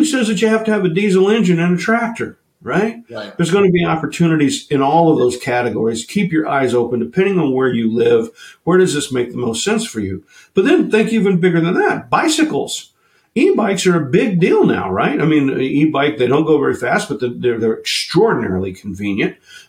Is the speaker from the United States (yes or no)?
yes; Oklahoma, United States; I grew up in Oklahoma, went to college in Kansas.